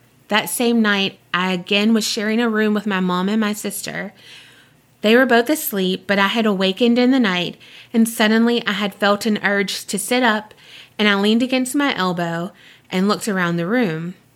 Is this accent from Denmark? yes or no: yes; Denmark; English is a second language; Before I tell you my story, I just want to say that you have reached the other side of the world. I'm from Denmark, and I'm super hooked on your podcast.